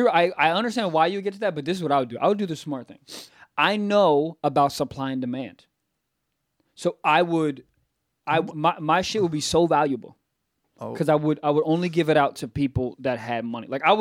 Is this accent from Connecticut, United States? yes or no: yes; Connecticut, United States; And I will talk like that, even if I'm from Connecticut.